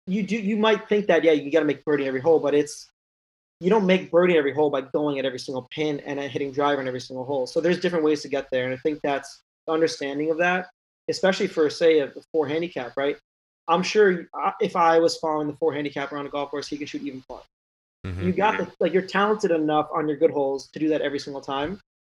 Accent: New York, United States; Well, growing up in New York

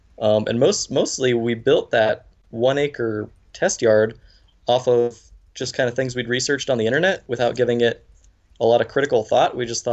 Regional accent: Montana, United States; I grew up here in the Gallatin Valley, just south of Bozeman, Montana, on a small farm, kind of working for my dad.

